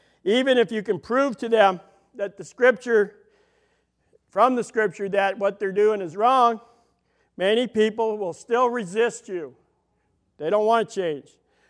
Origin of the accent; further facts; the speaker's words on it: New York, United States; I'm from New York, have a hard time speaking.